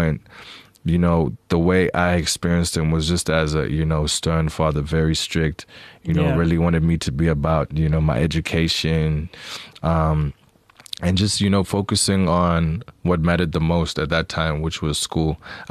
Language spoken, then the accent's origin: English; Eastern Cape, South Africa; Yeah, I'm from the Eastern Cape. I was born at Bushra.